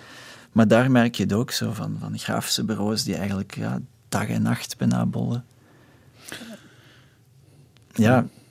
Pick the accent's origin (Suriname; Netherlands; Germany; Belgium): Belgium; Overpelt, Flanders; now in Tokyo, Japan; zo hetzelfde als waar ik opgroeide in Limburg, in Overpelt.